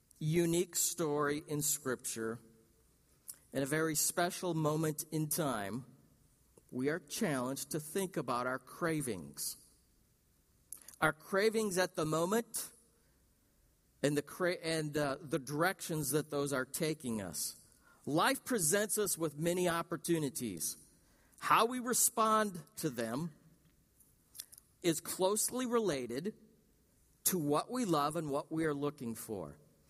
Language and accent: English; Racine, Wisconsin, United States; the one thing I would drive a great distance for is what my hometown is known for. The Racine Kringle.